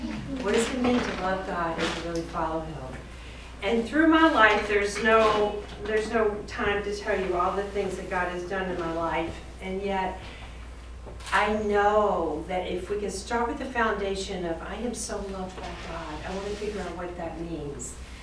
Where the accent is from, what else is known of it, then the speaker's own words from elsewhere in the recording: North Carolina, United States; accent: Southern; My language is Southern, basically. I'm from North Carolina. I can't speak anything else.